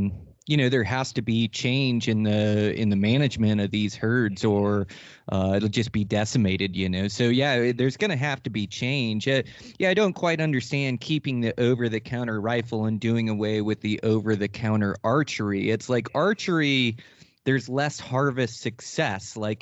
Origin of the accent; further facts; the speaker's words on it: Montana, United States; including my home state of Montana.